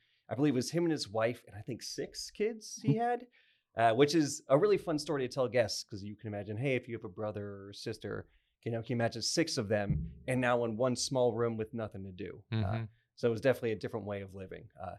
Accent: California, United States; I'm a Californian, so I can appreciate the reference.

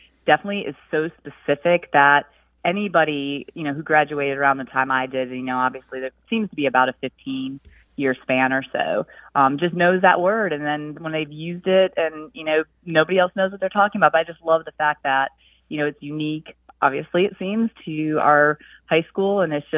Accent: Brockport, New York, United States; now in Columbia, United States; I'm originally from Brockport, New York. It is a small college town in western New York, right on the Erie Canal.

